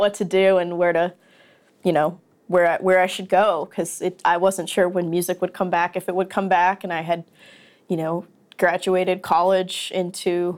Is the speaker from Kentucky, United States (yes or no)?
no; Morrison, Colorado, United States; I grew up in Morrison, which is right next to Red Rocks Amphitheater